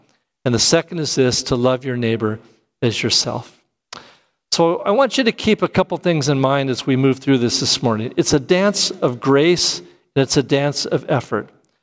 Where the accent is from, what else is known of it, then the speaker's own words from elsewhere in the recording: California, United States; I grew up in Southern California growing avocados.